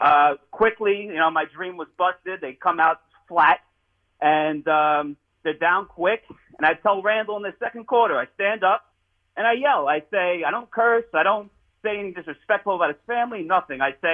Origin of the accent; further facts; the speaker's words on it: New York, United States; now in Miami, United States; now, I don't know if it's in New York, I'm from New York.